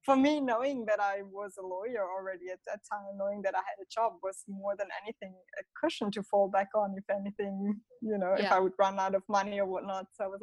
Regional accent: Switzerland; when I grew up in Switzerland

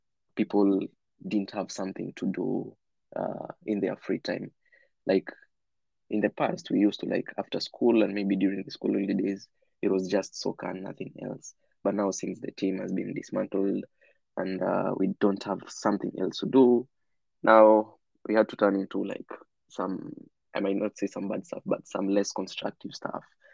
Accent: Kariobangi, Nairobi, Kenya; I mean, soccer was like a major part of me while growing up in Kariobangi.

